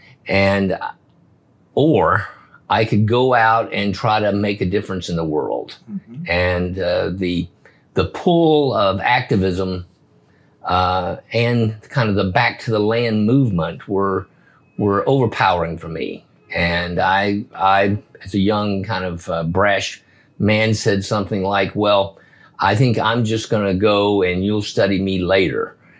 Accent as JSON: {"language": "English", "region": "Texas", "country": "United States", "tie": "born there", "said": "I was born in St. Mary's of the Plains, premature, ready to come."}